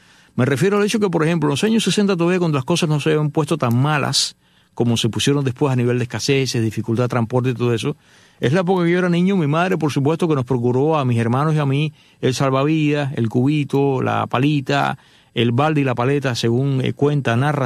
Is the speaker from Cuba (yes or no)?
yes; Havana, Cuba; con el perdón de los habaneros, yo soy habanero también